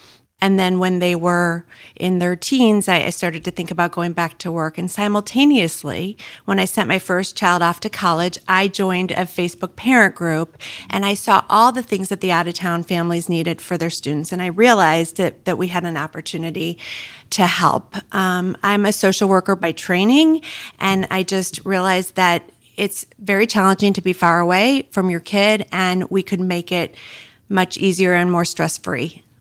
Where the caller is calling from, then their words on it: St. Louis, Missouri, United States; I'm calling from St. Louis, Missouri